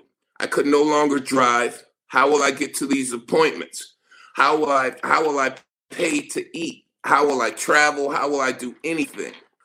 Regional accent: Lackawanna, New York, United States; I grew up in Lackland, New York, and Baker Homes housing projects.

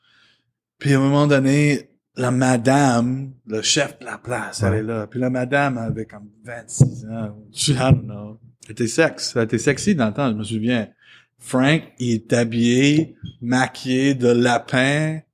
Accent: Hamilton, Ontario, Canada; also born or lived in Burlington; Moi, je disais que j'ai agrandi à Hamilton et Burlington, Ontario

